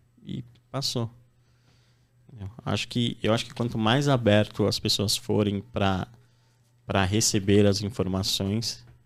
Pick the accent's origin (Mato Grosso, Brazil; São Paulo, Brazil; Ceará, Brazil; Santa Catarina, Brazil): São Paulo, Brazil; Guarujá; Eu lembro que tinha um colégio que eu estudei quando era pequeno, no Guarujá